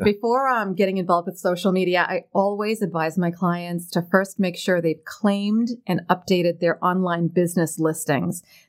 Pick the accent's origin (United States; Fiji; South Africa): South Africa; I'm from South Africa. We've got the big five game.